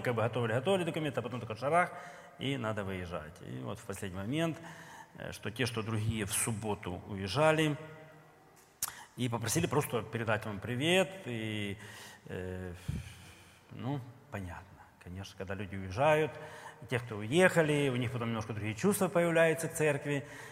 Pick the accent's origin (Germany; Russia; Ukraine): Ukraine; Kherson, Kherson Oblast; она говорит, откуда вы? Я говорю, с Херсона.